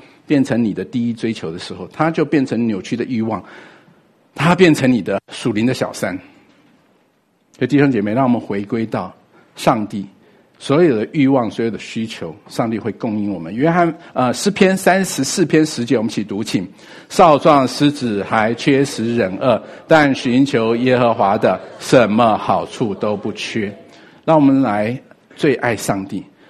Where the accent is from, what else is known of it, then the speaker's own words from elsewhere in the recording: Taiwan; 我们从台湾来看他好多年没见面了